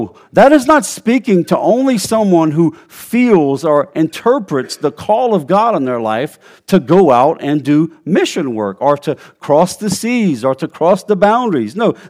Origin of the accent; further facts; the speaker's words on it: Louisiana, United States; Mike, I know you don't brag about it, but I'm from Louisiana, and we got some unique folk down there.